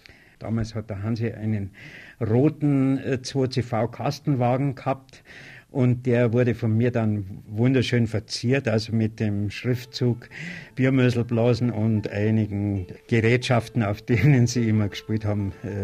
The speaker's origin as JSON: {"language": "German", "town": "Hörbach", "region": "Bavaria", "country": "Germany", "tie": "born or raised there", "said": "meinem Heimatort Hörbach"}